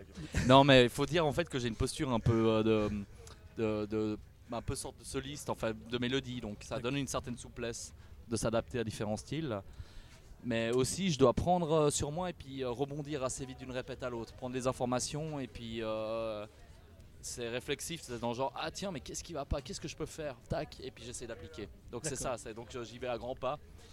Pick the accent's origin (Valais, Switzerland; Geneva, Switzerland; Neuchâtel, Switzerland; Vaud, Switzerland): Geneva, Switzerland; à la base, je suis de Genève